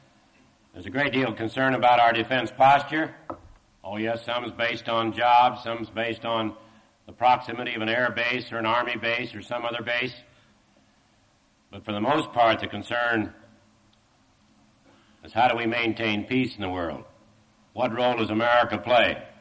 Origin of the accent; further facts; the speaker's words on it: Kansas, United States; or my home state of Kansas